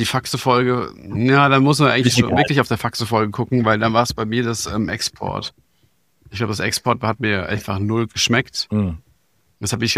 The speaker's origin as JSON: {"language": "German", "country": "Germany", "said": "Wir sind als Deutsche, die mit dem deutschen Reinheitsgebot aufgewachsen sind."}